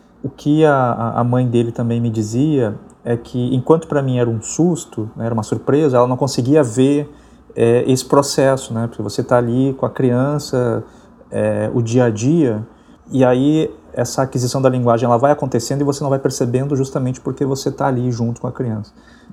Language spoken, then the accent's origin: Portuguese; Rio de Janeiro, Brazil; born there; now in Porto Alegre, Brazil; eu tenho 44 anos, nasci no Rio de Janeiro, moro aqui em Porto Alegre já há alguns anos.